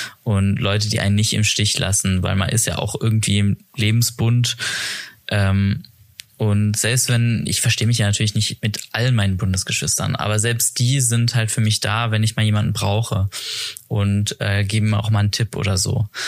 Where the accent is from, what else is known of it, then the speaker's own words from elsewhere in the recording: Strasbourg, Grand Est, France; ich komme aus Straßburg. Meine Mutter ist auch Deutsche. Also ich bin auch Deutsche. Aber ich bin halt in Frankreich aufgewachsen.